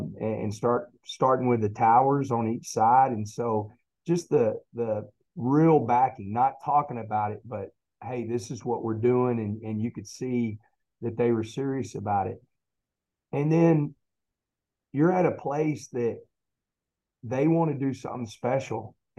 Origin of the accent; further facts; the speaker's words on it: Texas, United States; one, I'm a Texan, you know, I'm a diehard.